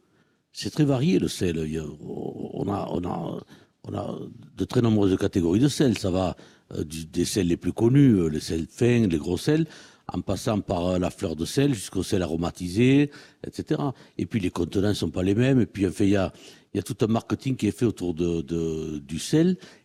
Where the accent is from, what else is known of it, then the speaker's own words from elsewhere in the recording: Leucate, Occitanie, France; je suis à la fois palmiste et leucatois, c'est-à-dire que je suis originaire de Leucate et de La Palme. Et puis, j'ai vécu quasiment toute ma vie dans ce secteur, notamment dans ce secteur des corbières maritimes, à La Palme, mais aussi à Portel, à Sigean, à Périac-de-Mer.